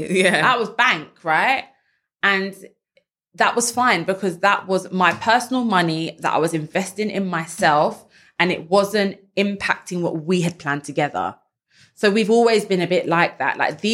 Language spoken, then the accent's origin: English; Crystal Palace, London, United Kingdom; I'm from Crystal Palace, and that area has probably been quite gentrified for many years now.